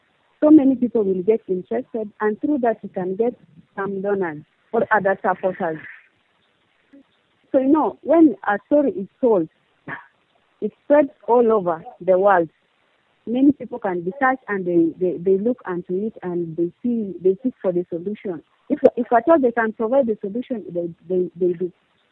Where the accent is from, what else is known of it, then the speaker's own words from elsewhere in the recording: Kisumu, Kisumu County, Kenya; from Kenya, Kisumu.